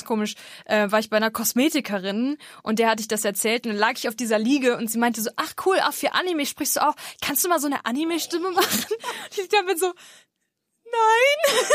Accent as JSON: {"language": "German", "region": "North Rhine-Westphalia", "country": "Germany", "said": "ich bin aus NRW"}